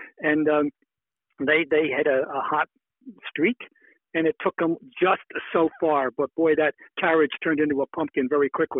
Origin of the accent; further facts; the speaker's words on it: Trenton, New Jersey, United States; I grew up 60 miles or less from that campus in Jersey City. I'm from Trenton, New Jersey.